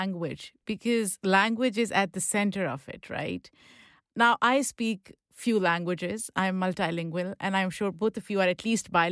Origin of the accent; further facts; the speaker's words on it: Pakistan; English is a second language; moved away; I'm an immigrant, so for me, English is not my first language. It's one of those vestiges of colonialism that we were given growing up in Pakistan.